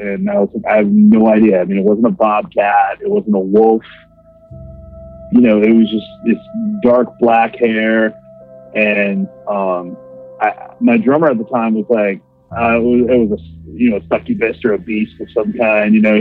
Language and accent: English; Theresa, Wisconsin, United States; That's my hometown in Wisconsin, really small hometown.